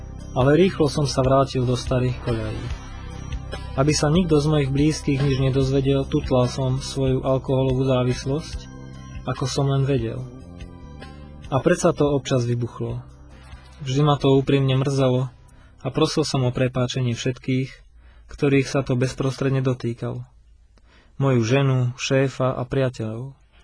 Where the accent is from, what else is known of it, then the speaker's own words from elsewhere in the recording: Bratislava, Bratislava Region, Slovakia; a som z Bratislavy.